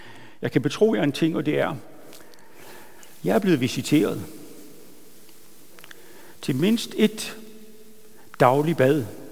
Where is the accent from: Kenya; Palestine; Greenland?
Kenya; first language Swahili; Danish is a second language; now in Denmark; Altså, Swahili er jo mit modersmål. Altså, det gik helt ind i hjertet. Jeg blev helt rørt af det. Vi har været missionær i Kenya